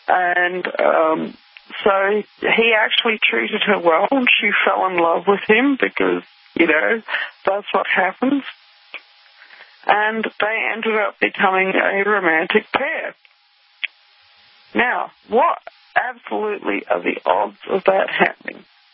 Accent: New Zealand; born there; He was born in Scotland, and I was born in New Zealand.

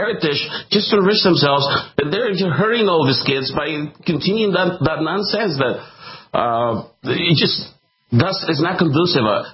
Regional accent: Mexico; moved away; Yes, and I was born and raised in Mexico, and I came to this country in 1991. My parents were granted amnesty in the Reagan administration, so they petitioned for us

